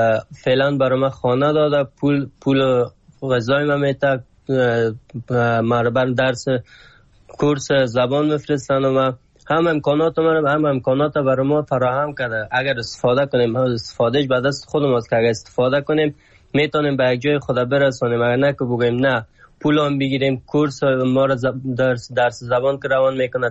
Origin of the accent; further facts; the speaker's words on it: Afghanistan; moved away; چند وقت میشه از ترکیه آمدم این طرف، از افغانستان مدت 6 سال میشه بر آمدیم.